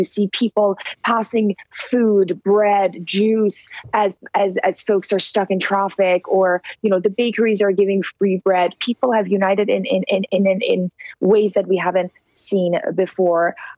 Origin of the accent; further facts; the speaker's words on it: Iran; I was born and raised in Iran.